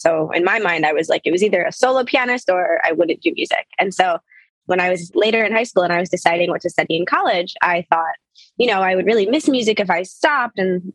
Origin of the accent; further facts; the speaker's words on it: United States; I am American Italian.